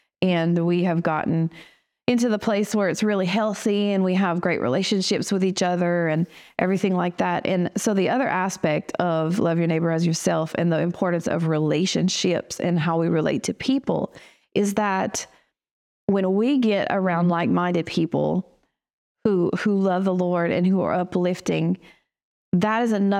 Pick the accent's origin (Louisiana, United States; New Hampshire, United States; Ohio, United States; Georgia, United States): Louisiana, United States; Eunice; she was talking about where we're from. And I'm from Eunice. And come to find out, he is from Eunice also.